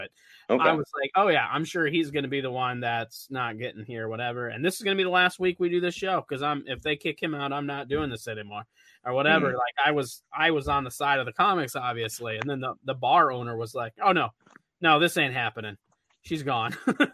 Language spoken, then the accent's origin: English; Midwest, United States; I believe it. I'm from the Midwest.